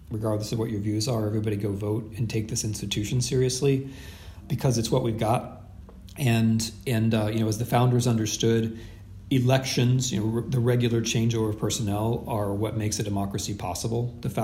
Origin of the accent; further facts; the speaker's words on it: United States; But I'm an American.